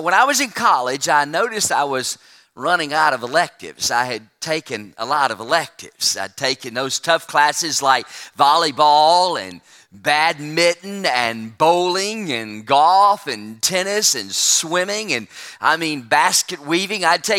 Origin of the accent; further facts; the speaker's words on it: Trussville, Alabama, United States; Now, I was from Trustville, Alabama, so non-historical was kind of a strange term.